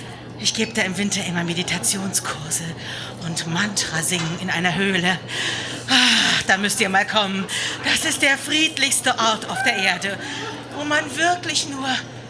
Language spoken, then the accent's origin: German; Eifel, Germany; Ach, ich bin in der Wagenburg aufgewachsen, in der Eifel.